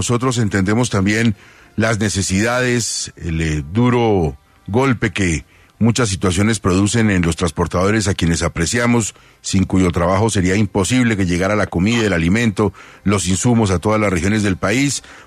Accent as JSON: {"language": "Spanish", "country": "Colombia", "said": "usted y yo somos colombianos"}